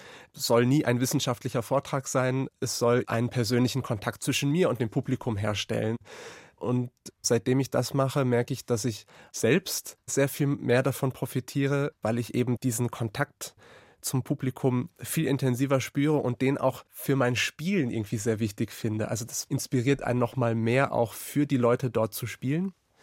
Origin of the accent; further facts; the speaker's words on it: Mülheim an der Ruhr, North Rhine-Westphalia, Germany; Also ich bin in Mülheim an der Ruhr geboren und aufgewachsen und das Heimatorchester waren dann